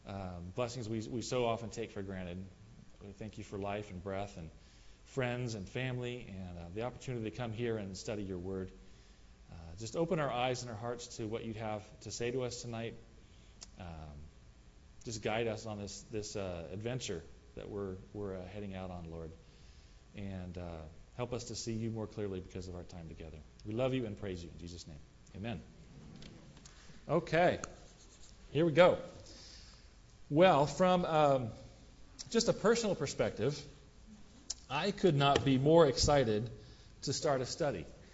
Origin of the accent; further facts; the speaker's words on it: Midwest, United States; I grew up in the Midwest, and we had sword drills, sword of the Spirit.